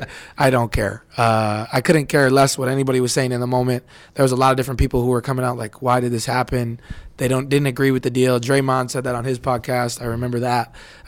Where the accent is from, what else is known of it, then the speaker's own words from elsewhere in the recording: Wisconsin, United States; because I'm from Wisconsin, and you know, the Bucks weren't good for me growing up